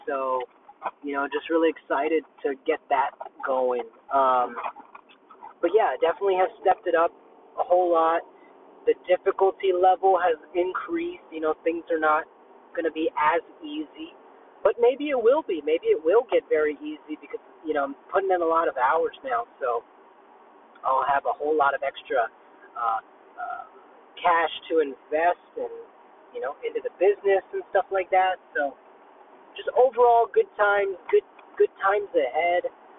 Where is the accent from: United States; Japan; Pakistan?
United States; born there; I felt grateful this morning because I was born in America. I think that was a big deal.